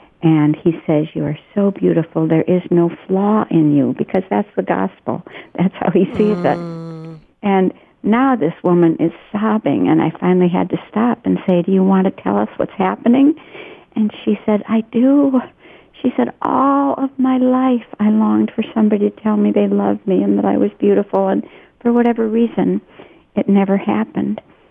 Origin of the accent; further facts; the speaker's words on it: Wisconsin, United States; it's fun to be in my home state of Wisconsin.